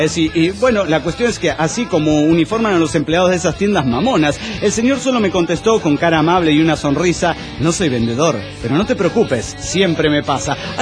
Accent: Minatitlán, Veracruz, Mexico; born there; tuvo que ir mi madre al registro civil de donde yo nací, Minatitlán, en Veracruz, que está como a 2 horas de donde vivo

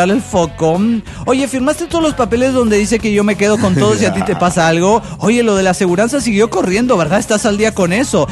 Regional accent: Chilpancingo, Guerrero, Mexico; de Chilpancingo, Guerrero, México

